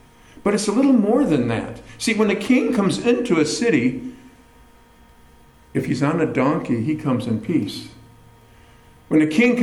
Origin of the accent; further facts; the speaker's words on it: United States; as an American. I had no idea what was going on.